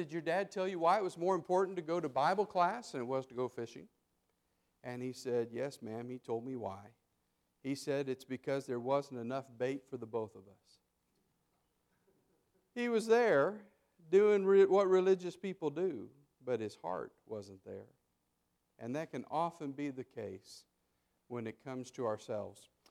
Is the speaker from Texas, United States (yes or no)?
no; Las Cruces, New Mexico, United States; because I was raised in New Mexico, southern New Mexico. If you don't hold that against me, I was raised in Las Cruces.